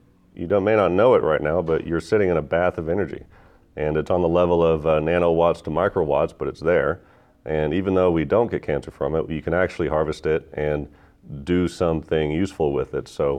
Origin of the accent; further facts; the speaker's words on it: Texas, United States; Sure. Well, I grew up in Texas, kind of a big ego state, and I think very highly of myself.